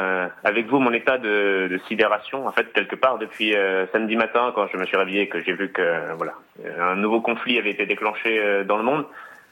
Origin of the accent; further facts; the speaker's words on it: Maastricht, Limburg, Netherlands; je viens de Maastricht, je crois en l'Europe